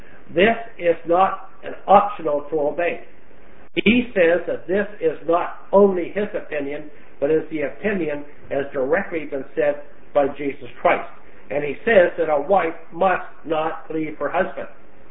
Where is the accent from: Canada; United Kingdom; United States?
Canada; I'm a Canadian, so in hockey